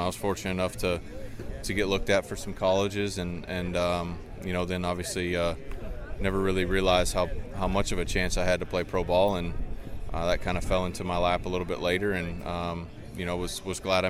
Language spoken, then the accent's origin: English; Puyallup, Washington, United States; growing up in Puyallup, it's, you know, 45 minutes, an hour drive with, you know, without traffic.